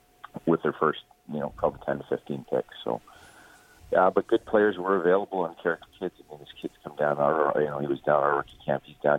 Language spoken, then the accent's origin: English; Toronto, Ontario, Canada; growing up in Toronto